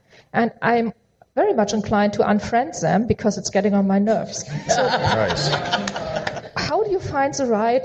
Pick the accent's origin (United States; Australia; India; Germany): Germany; English is a second language; I should start with saying that I'm from Germany, so some things are slightly different for me.